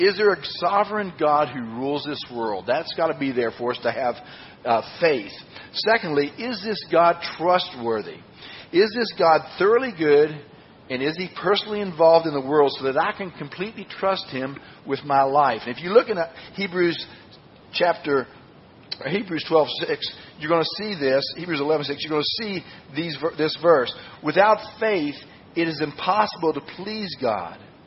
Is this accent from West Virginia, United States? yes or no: yes; Franklin, West Virginia, United States; I'm from Franklin, West Virginia.